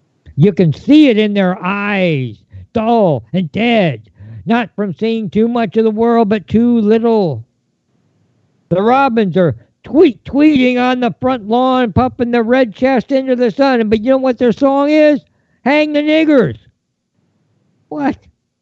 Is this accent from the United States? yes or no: yes; Midwest, United States; I know it from growing up in the Midwest of America, from playing baseball and football, riding down the middle of the street with no hand, eating an ice cream cone.